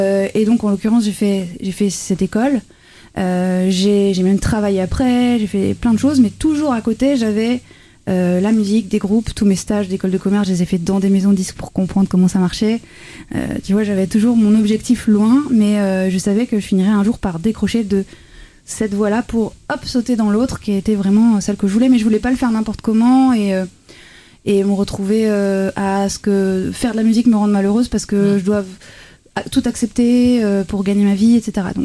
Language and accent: French; Vence, Provence-Alpes-Côte d'Azur, France; also born or lived in Dijon; Alors moi, j'ai grandi dans le sud de la France. Je suis née à Dijon, mais j'ai grandi dans le sud, dans les hauteurs de Nice. C'est une petite ville qui s'appelle Vence. Donc, c'est la nature, c'est assez petit pour connaître à peu près tout le monde.